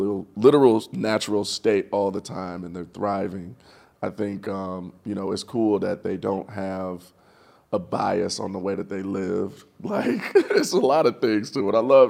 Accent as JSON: {"language": "English", "region": "Ohio", "country": "United States", "tie": "born or raised there", "said": "Let's go to my home state."}